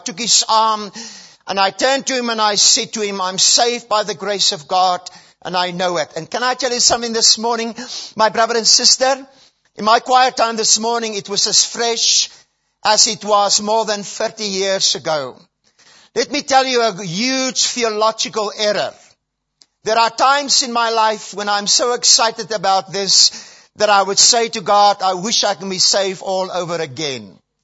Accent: South Africa; I was saved while I was studying theology. I was brought up in the Dutch Reformed Church here in South Africa.

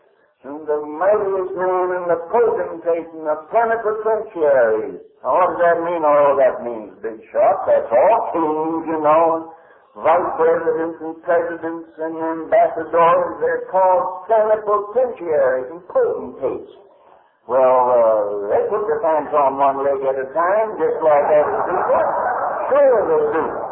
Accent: United States; I'm an American. And I am relatively free.

